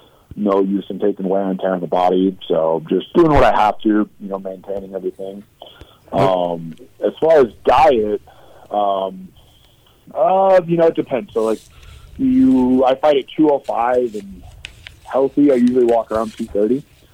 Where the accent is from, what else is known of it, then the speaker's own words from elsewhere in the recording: Midwest, United States; now in Denver, United States; this is a big reason I moved out to Denver. You know, I'm from the Midwest originally